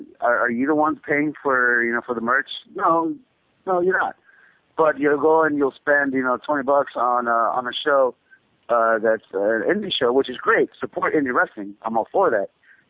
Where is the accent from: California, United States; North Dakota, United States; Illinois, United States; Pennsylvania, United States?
California, United States; Los Angeles; Obviously, because it's in L.A., you know, like that's my hometown.